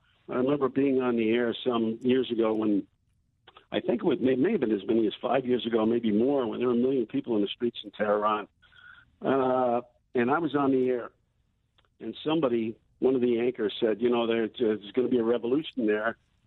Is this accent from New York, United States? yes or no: yes; New York, United States; also born or lived in New Jersey; Originally Brooklyn, and then I was born in Brooklyn, and then when they built the projects in Long Island City